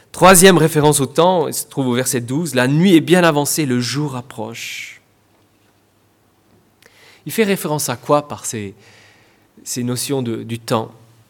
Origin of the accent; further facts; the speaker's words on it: Paris, Île-de-France, France; en tant que parisien